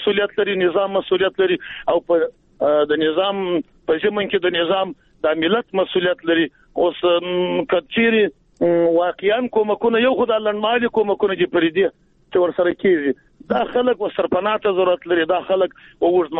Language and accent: Pashto; Jowzjan, Afghanistan; موږ خو د جوزجان د ولایت یو، دلته هم سیلونه راغلی دي.